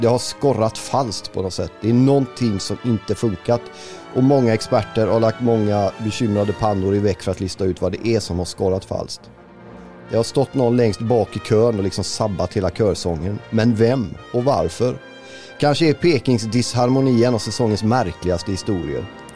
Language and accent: Swedish; Gothenburg, Västra Götaland County, Sweden; also born or lived in Norrköping; Själv bodde jag i Norrköping i 8 år. Mellan 2004 och 2011 bodde jag i Norrköping. Jag kom från Göteborg